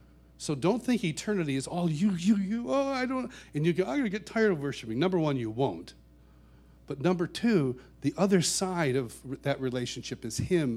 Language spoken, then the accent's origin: English; United States; now, I grew up in Rochester. Actually, I grew up 30 miles east of Rochester in a little farming community.